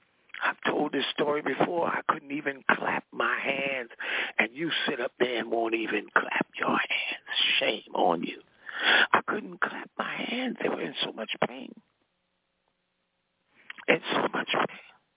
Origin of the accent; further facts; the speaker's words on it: New York, United States; I have a man that was in my hometown in New York.